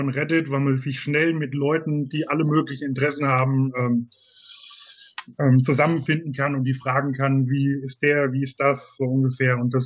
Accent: Grünberg, Hesse, Germany; also born or lived in Giessen; Ich bin 38 Jahre alt, komme aus Gießen in Hessen, bin aufgewachsen in Grünberg. Das ist ein kleiner Ort

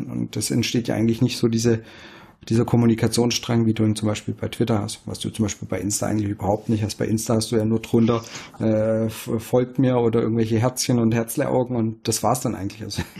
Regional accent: Baden-Württemberg, Germany; Ich als Schwabe, verdammt, ich bin im Arsch.

